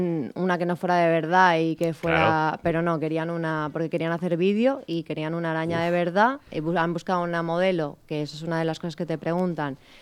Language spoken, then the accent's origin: Spanish; Rocafort, Valencian Community, Spain; Yo soy de Rocafort.